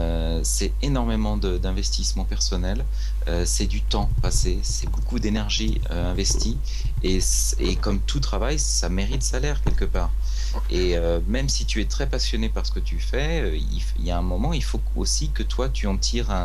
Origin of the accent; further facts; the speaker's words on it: France; Non, mais je suis français donc voilà.